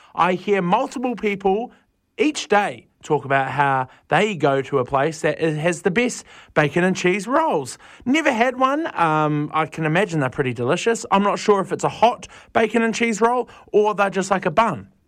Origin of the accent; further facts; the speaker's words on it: New Zealand; I'm a Kiwi